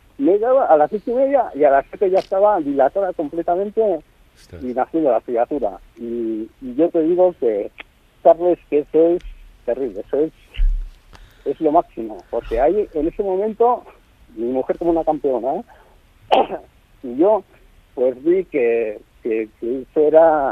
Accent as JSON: {"language": "Spanish", "town": "Lumbier", "region": "Navarre", "country": "Spain", "lives_now": "Burgos, Spain", "said": "Estoy ahora mismo en Burgos, pero soy de Navarra."}